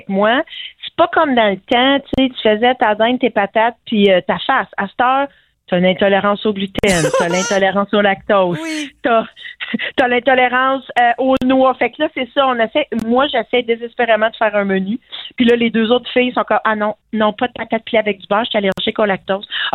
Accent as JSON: {"language": "French", "town": "Gatineau", "region": "Quebec", "country": "Canada", "said": "Moi, je suis originaire de Gatineau, fait que je viens souvent en Outaouais pour fêter Noël."}